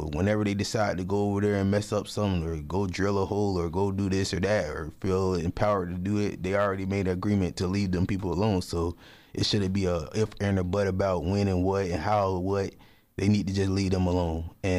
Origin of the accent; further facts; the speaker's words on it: Florida, United States; and I'm from Florida, so I know how important it is to keep that important